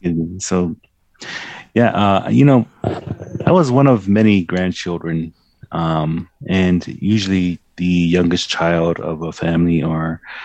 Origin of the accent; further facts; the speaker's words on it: Busby, Alberta, Canada; So cable television really wasn't a factor growing up in Busby.